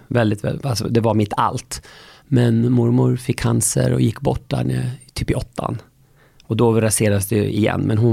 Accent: Sweden; Tack snälla, och det är så härligt att vara hemma i Sweden.

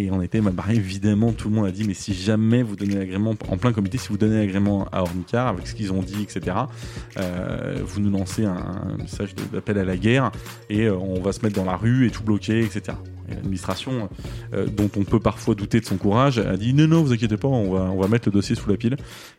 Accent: Châteauroux, Centre-Val de Loire, France; also born or lived in Paris; je suis né à Châteauroux et que jusqu'à ma seconde, j'étais en cours, d'abord dans le village qui s'appelle Dior, comme la marque, mais avec un S. Puis après, j'étais en cours à Châteauroux, puis après, j'étais à Paris.

